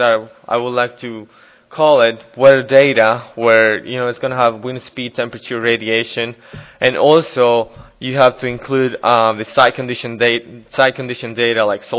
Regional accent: Bolivia; I'm from Bolivia.

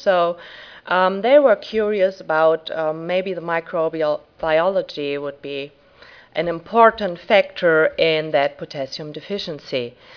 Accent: Germany; moved away; I'm originally from Germany, and when I came to Ohio State

